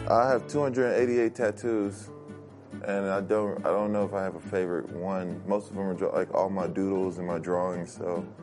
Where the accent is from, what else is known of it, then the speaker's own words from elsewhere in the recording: Houston, Texas, United States; I'm a utility guy. I play multiple positions. And I am from Houston, Texas.